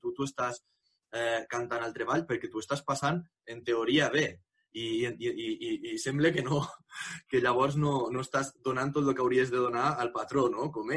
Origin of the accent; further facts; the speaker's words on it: Lleida, Catalonia, Spain; nosaltres que som de Lleida, i es vas a treballar els estius a les cooperatives